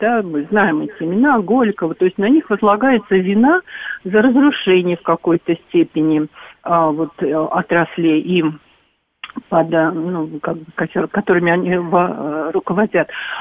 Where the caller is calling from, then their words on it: Moscow Oblast, Russia; я из Подмосковья.